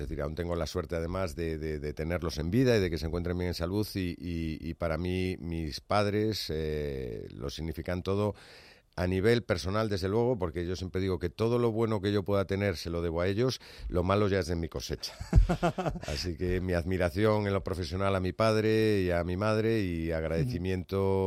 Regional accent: A Coruña, Galicia, Spain; soy de La Coruña y además pues he pasado desde que nací los veranos en un pueblecito costero que hay cerca de Ferrol, entre Coruña y Ferrol, que se llama Ares

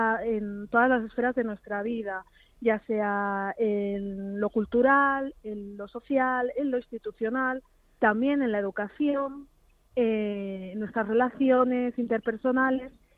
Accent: Spain; yo, que soy nacida y crecida en España y educada por la educación del Estado español

